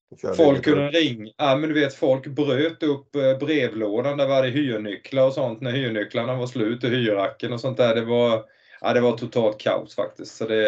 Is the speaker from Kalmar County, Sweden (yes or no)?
yes; Nybro, Kalmar County, Sweden; jag kommer från Nybro, en stad 3 mil utanför, egentligen ett hockeynäste.